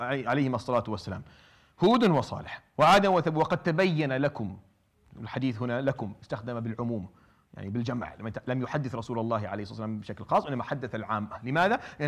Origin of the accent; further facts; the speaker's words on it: Rif Dimashq, Syria; كنا عايشين نحن في ضيعه ما في بيننا وبين الضيعه الثانيه حدود، يعني ما نعرف وين تخص ضيعتنا وتبدا ضيعتهم. مدرستنا هذا بيناتنا، يعني المدرسة الثانوية بين الضيعتين بين كفر حور وبيت تيمة